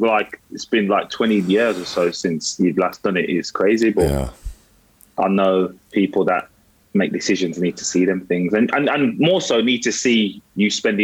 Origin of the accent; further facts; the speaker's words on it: Birmingham, West Midlands, United Kingdom; No, Birmingham originally. So I'm from Birmingham, yeah. So I was a Villa fan growing up.